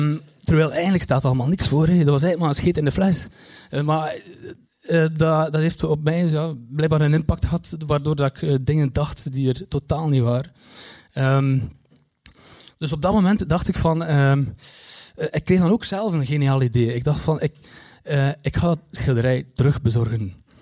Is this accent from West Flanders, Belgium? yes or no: yes; Kortrijk, West Flanders, Belgium; Want ik kom uit Kortrijk en Kortrijk is zo groot.